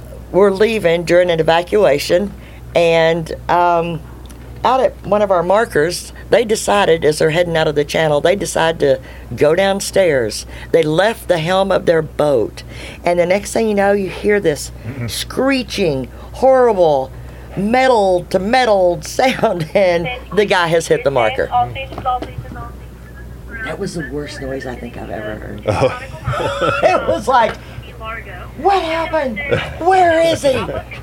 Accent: Texas, United States; I am a redneck from Texas, and you know, things were a little different when I got down here to the Florida Keys.

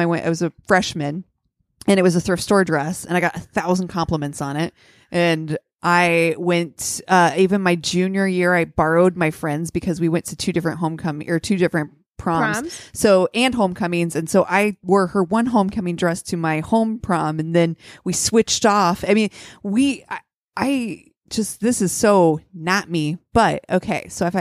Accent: Columbus, Ohio, United States; Well, they're a Columbus company, and so I'm, you know, down for my hometown heroes, Hollister too.

